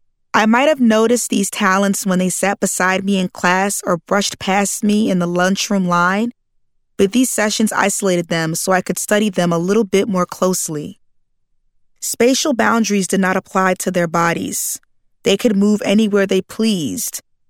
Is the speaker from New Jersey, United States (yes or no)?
yes; New Jersey, United States; I grew up in Atlantic County, New Jersey, just 20 minutes from Atlantic City